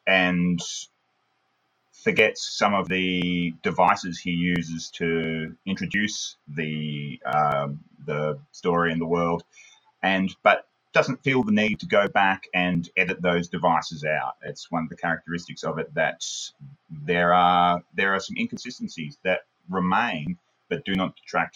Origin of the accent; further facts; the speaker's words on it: Australia; from Australia, and I occasionally write the Midmerk blog.